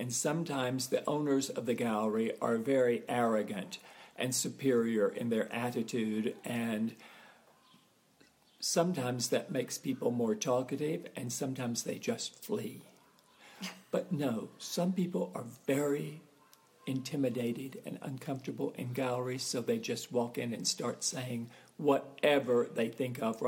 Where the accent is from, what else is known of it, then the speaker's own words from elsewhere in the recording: Texas, United States; born there; now in New York, United States; I was born in Texas, but I am not a Texan. I'm a New Yorker